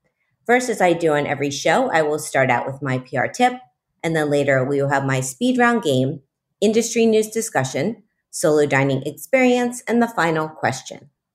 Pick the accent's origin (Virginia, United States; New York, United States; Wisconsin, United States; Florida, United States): Florida, United States; Miami; Ah, Miami is my hometown.